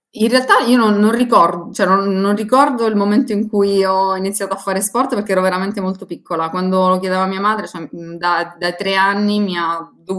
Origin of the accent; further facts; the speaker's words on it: Palmi, Calabria, Italy; moved away as an adult; also born or lived in Umbria; now in Rome, Italy; io sono nata e cresciuta in Calabria, sono di Palmi, provincia di Reggio Calabria, e per studio mi sono trasferita subito, diciamo, a 18 anni, prima in Umbria, poi per lavoro a Roma, dove ancora oggi vivo.